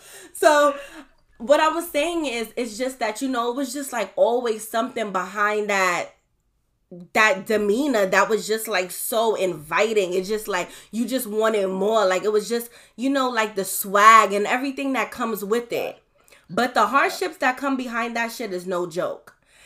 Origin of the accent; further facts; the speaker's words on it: New York, United States; growing up in Crown Heights, Brooklyn, like, I loved me a hood nigga.